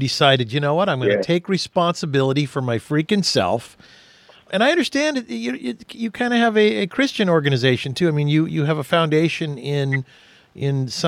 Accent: Houston, Texas, United States; I happen to be a Texan, too. I'm from Houston.

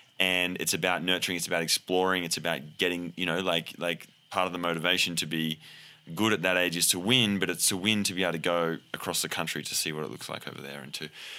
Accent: Australia; now in United States; I mean, I'm Australian, my adopted American

